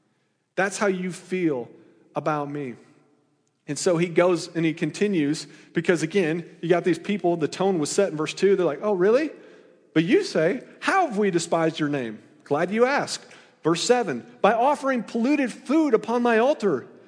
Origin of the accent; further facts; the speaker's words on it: Iowa, United States; for me, I'm from Iowa, you know, I went to Iowa State.